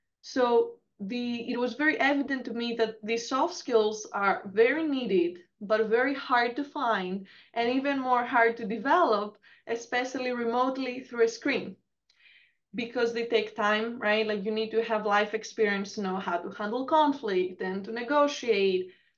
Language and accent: English; Greece; moved away as an adult; I came from Greece 8 years ago to pursue that.